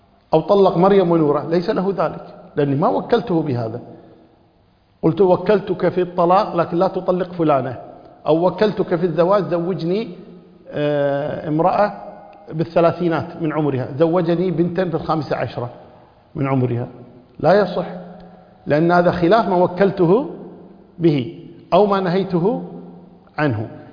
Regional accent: Kuwait; هنا عندنا في بلادنا

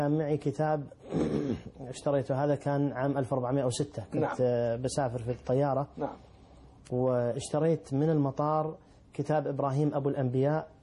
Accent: Saudi Arabia; عندنا في السعودية

